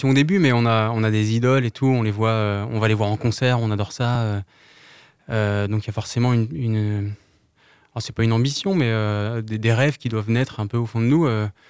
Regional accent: Pays de la Loire, France; Surtout qu'on est à la campagne, vu qu'on vient de l'est de la Sarthe.

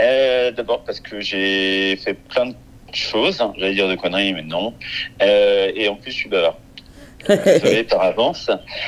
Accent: Paris, Île-de-France, France; J'ai pris Paris parce que je suis parisien, donc c'était plus pratique.

